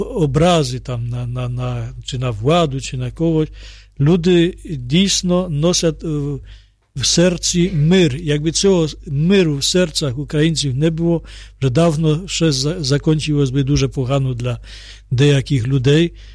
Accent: Poland; Ukrainian is a second language; А також як поляк, який народився і навчався в Польщі, бачу, наскільки ми подібні.

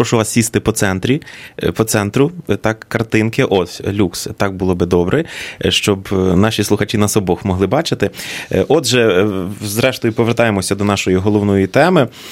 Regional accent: Kyiv, Ukraine; особливо ми, кияни, які мешкають на правому, а працюють на лівому або навпаки.

